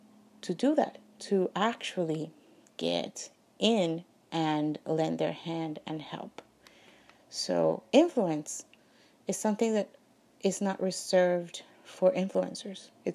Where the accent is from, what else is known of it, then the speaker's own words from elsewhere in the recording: Colombia; English is a second language; And the third one is Renacer, which is one in Colombia. And it has 33 years of working. In my hometown, they have 33 children, actually.